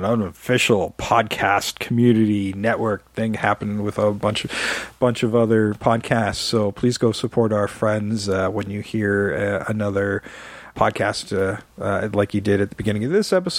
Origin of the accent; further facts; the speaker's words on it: Canada; Like, fuck, we're not nice. We're Canadian.